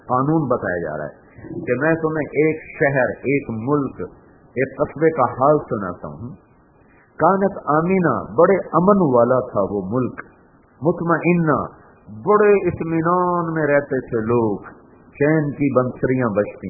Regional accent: Punjab, Pakistan; وہاں سے میرا گاؤں تھا 19 کلومیٹر

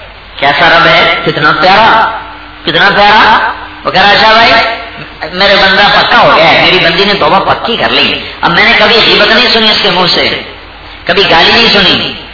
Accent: Khanewal, Punjab, Pakistan; میرا ضلع خانیوال ہے, وہاں میرا گاؤں ہے

